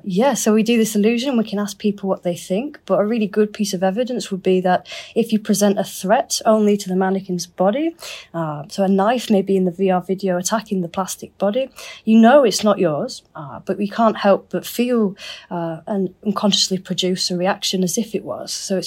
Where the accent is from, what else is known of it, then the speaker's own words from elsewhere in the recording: Leeds, Yorkshire and the Humber, United Kingdom; now in Stockholm, Sweden; I'm originally from Leeds in the UK